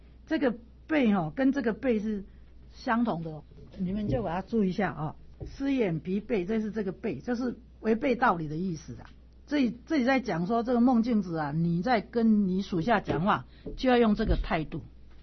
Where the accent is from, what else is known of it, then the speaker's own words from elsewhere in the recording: Taiwan; 像尤其是我们台湾话的口气超好玩的